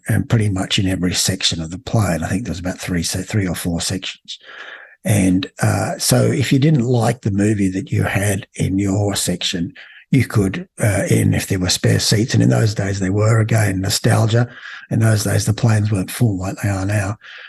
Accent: Australia; like growing up in Australia in the 60s and 70s, and that's where we're at the moment.

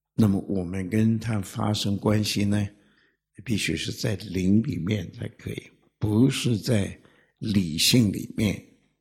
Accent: China; 这个汽车，我们中国人叫汽车，汽车

